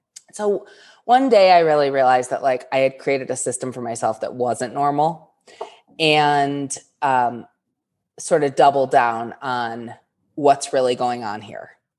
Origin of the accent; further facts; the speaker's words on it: Detroit, Michigan, United States; But so I grew up in the Detroit area and in a suburb of Detroit